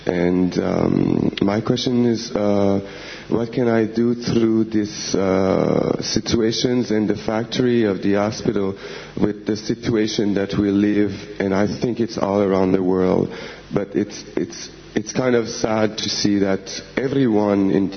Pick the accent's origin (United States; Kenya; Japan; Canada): Canada; Montreal, Quebec; from Montreal.